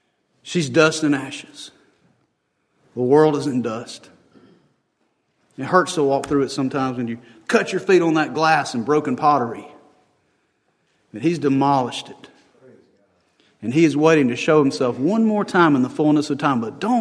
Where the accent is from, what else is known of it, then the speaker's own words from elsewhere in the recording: United States; I don't care who's king in England because I'm an American.